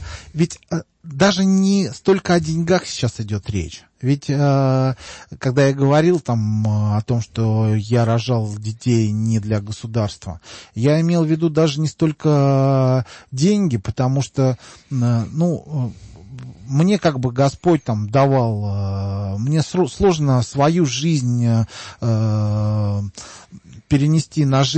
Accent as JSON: {"language": "Russian", "country": "Russia", "said": "я еще и россиянин, я гражданин своего отечества"}